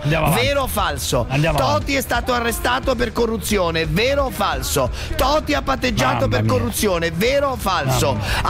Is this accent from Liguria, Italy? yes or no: yes; Liguria, Italy; sono ligure.